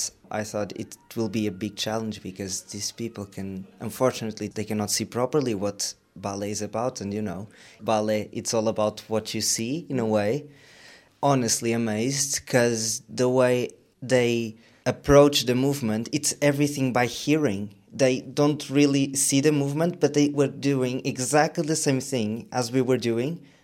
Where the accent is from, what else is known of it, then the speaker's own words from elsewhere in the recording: Portugal; I'm 19 years old. I'm from Portugal